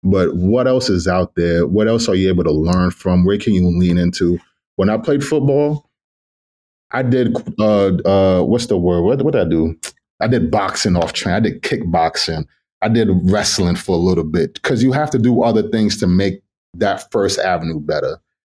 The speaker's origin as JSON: {"language": "English", "country": "U.S. Virgin Islands", "tie": "born or raised there", "also_born_or_lived": "New York", "said": "So home originally, I was born in the Bronx, but my family is from the Virgin Islands. I was born maybe in New York for 5 years, and then we went to the Virgin Islands, and I went to school there for the next 7-8 years."}